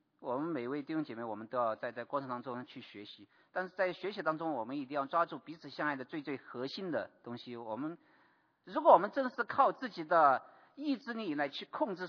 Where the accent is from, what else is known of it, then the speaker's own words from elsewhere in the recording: China; 特别是我们从大陆来的弟兄姐妹，然后我们在大陆里面我们习惯的话